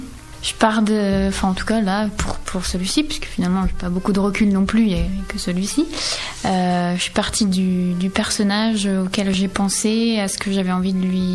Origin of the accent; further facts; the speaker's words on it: Bellac, Nouvelle-Aquitaine, France; Je suis originaire de Bellac, où j'ai fait une bonne partie de mes études jusqu'au baccalauréat.